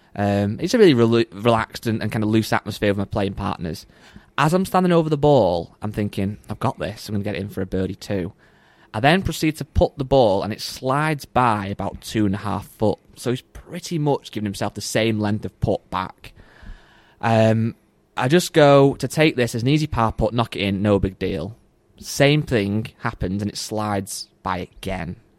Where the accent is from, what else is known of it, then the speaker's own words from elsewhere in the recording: England, United Kingdom; partly because I'm from England and it's obviously often held in Britain or whatever.